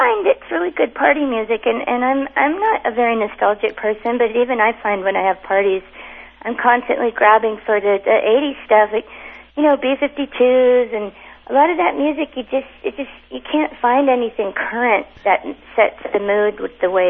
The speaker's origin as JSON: {"language": "English", "region": "Midwest", "country": "United States", "said": "I'm actually from the Midwest."}